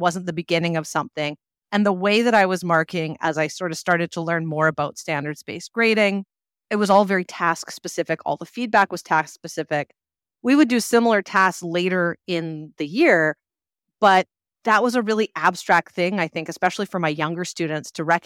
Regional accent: Vancouver, British Columbia, Canada; So basically, I am a teacher from Vancouver

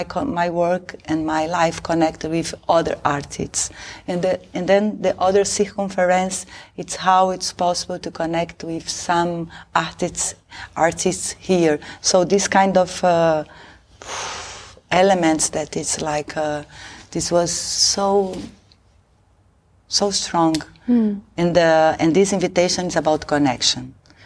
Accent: Brazil; English is a second language; I'm from Brazil. I'm a theater director and also cinema director.

